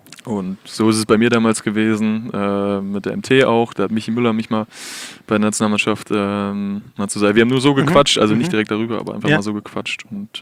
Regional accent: Bremen, Germany; Hab aber in Bremen nachher meine Schule zu Ende gemacht und sehe mich so ein bisschen als Bremer, weil ich auch großer Werder Bremen-Fan bin.

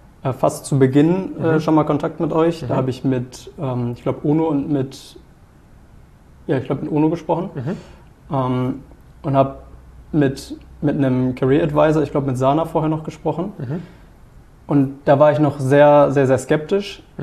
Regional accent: North Rhine-Westphalia, Germany; weil ich mich bewusst quasi gegen meine alte Heimat entschieden hatte. Da hatte ich auch eine Zusage für Wirtschaftspsychologie, quasi in der Nähe von Paderborn.

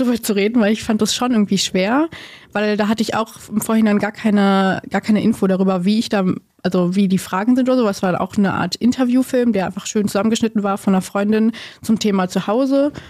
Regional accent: Berlin, Germany; also born or lived in Kiel / Bonn; Also geboren bin ich in Kiel und nachdem meine Eltern sich getrennt haben, sind wir dann kurz nach Bonn gezogen. Dann wegen Hauptstadtveränderungen und Arbeitsveränderungen ist meine Mutter dann nach Berlin versetzt worden. Dann haben wir da 8 Jahre gelebt.

